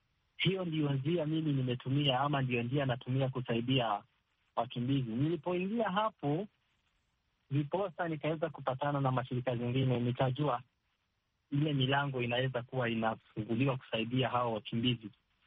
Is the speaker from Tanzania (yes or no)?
no; South Kivu, DR Congo; now in Nairobi, Kenya; mimi nimetoka Southern Kivu, vita zinaendelea huko.